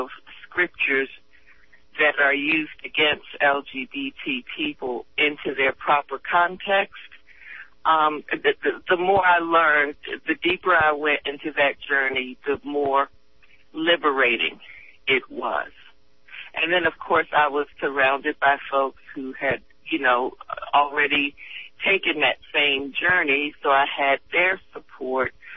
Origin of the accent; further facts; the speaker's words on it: Hyattsville, Maryland, United States; now in Durham, United States; I was raised in Hyattsville, Maryland, right outside of Washington, D.C.